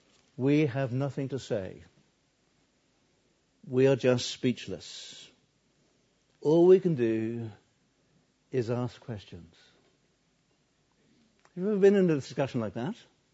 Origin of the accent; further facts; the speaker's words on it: Norwich, East of England, United Kingdom; born there; where I was born in Norwich